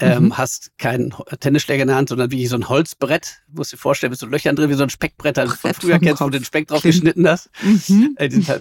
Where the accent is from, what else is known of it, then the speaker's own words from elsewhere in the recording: Münster, North Rhine-Westphalia, Germany; da muss ich natürlich in meiner Heimatstadt hier, wie soll ich sagen, dem Stereotyp frönen und mit dem Fahrrad fahren, aber genau, das saugt man hier mit der Muttermilch auf.